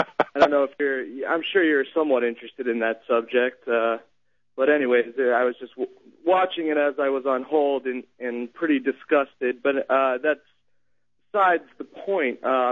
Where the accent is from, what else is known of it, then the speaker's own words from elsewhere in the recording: Florida, United States; I grew up in South Florida, which is, you know, multiculturalism at its best, and it's